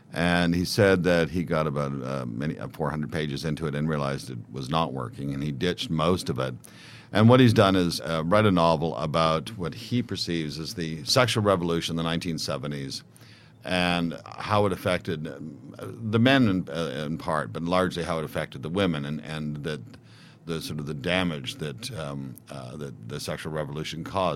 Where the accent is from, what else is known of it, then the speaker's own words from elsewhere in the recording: Canada; I'm Canadian, so it's a subject that's best left undone.